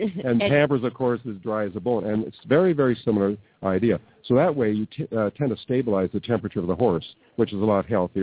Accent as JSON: {"language": "English", "town": "Toronto", "region": "Ontario", "country": "Canada", "lives_now": "Ireland", "said": "Irish accent. I live in Ireland, but I'm from Toronto originally. So the Irish accent might be a little bit sort of mid-Atlantic"}